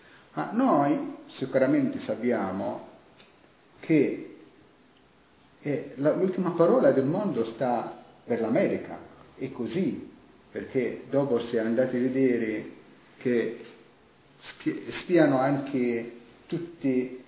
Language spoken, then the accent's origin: Italian; Gaza, Gaza Strip, Palestine; Italian is a second language; Un giorno era sempre guerra da parte mia, sono da Gaza, quindi sempre guerra.